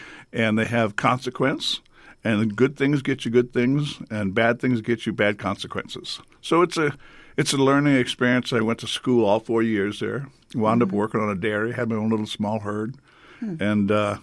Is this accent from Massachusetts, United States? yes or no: yes; Boston, Massachusetts, United States; And when I first went there, I'm originally from Boston.